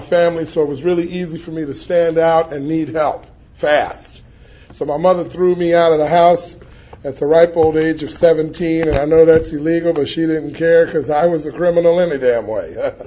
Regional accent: Watts, California, United States; also born or lived in San Fernando Valley; I was born a poor black child in the Jordan Downs Projects, is where I grew up in Watts. Lived over there for 14 and a half years. And I went to school in the San Fernando Valley for 6 years, which explains the proper diction when I speak. But I really am from Watts.

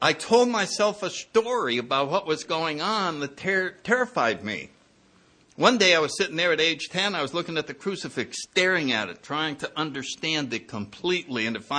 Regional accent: New Haven, Connecticut, United States; Went right into Yale University in my hometown.

